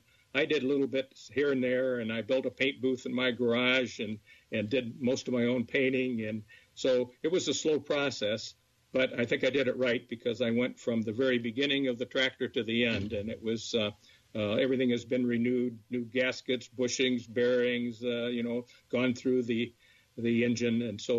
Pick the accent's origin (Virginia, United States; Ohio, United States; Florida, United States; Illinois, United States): Illinois, United States; Hillsdale; grandfather was a John Deere dealer in Hillsdale, Illinois, just north of the Quad Cities for 47 years. So I grew up around John Deere's.